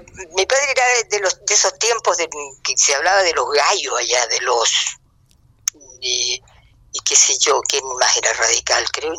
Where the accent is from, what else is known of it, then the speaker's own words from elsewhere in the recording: Arica, Arica y Parinacota, Chile; Soy de Arica, soy